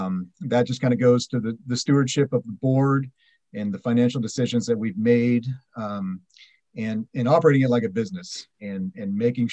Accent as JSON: {"language": "English", "town": "Eureka", "region": "California", "country": "United States", "tie": "born or raised there", "said": "born and raised in Eureka, went to St. Bernard's, went to college."}